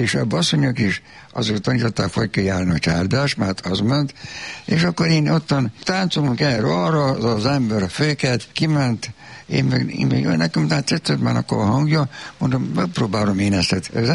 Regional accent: Magyarcsernye, Vojvodina, Serbia; magyar csernyéri származom

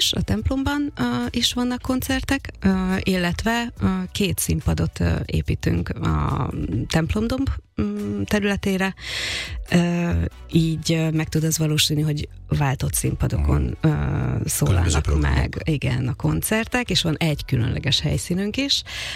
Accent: Budapest, Hungary; Budapestiként találkoztam ezzel a lehetőséggel, és hát a budapesti kulturális életben jelen voltam

